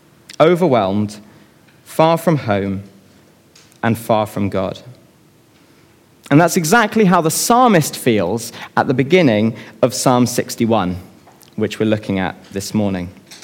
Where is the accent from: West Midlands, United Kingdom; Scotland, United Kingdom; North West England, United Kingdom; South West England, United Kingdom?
South West England, United Kingdom; Bristol; I grew up in Bristol, and I remember feeling really excited about the prospect of going to university